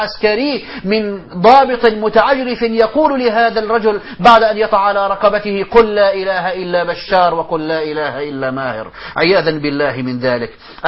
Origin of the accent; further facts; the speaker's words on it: Syria; عندنا في الشام